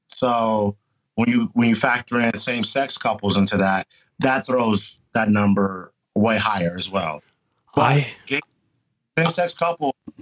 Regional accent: Detroit, Michigan, United States; moved away as an adult; now in Los Angeles, United States; my childhood, the first part of my life, I grew up in Detroit, Michigan, and then I went to college in Florida

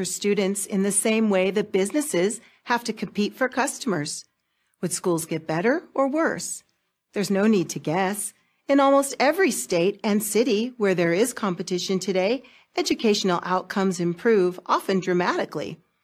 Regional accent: California, United States; But for millions of families in my home state of California and in many others, school choice is not a choice.

